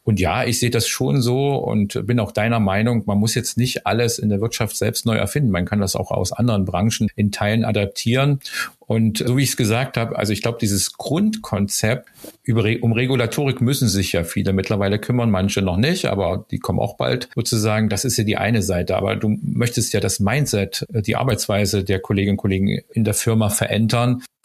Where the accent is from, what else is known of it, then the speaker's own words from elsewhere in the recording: Saxony, Germany; Ich bin ja aus Sachsen, sozusagen